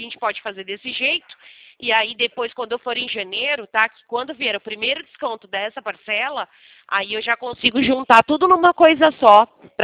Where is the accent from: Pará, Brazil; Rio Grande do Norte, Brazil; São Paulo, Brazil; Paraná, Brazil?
São Paulo, Brazil; Americana; Ah, eu sou de Americana, DDD19 aqui.